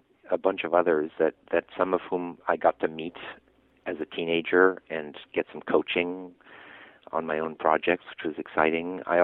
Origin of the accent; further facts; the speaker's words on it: France; So I was raised in France. And my dad's American, my mom's French, so I had both backgrounds, but I was in France, so I grew up with that tradition of comics